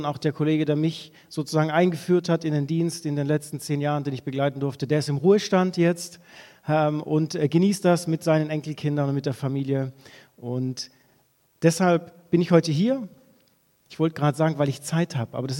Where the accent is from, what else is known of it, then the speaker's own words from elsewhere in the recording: Dortmund, North Rhine-Westphalia, Germany; ich komme aus Dortmund, bin dort Jugendpastor